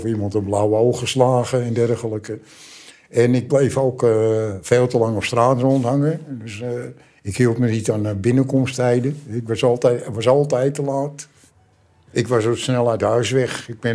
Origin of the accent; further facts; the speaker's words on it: Netherlands; Dat vond ik als Nederlander te weinig te zoeken daar.